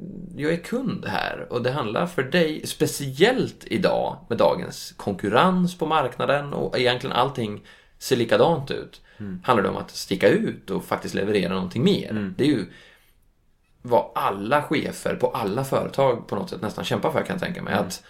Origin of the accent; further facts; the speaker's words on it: Norrköping, Östergötland, Sweden; Som native Norrköpingsbo så har man ju en helt annan kebabkultur.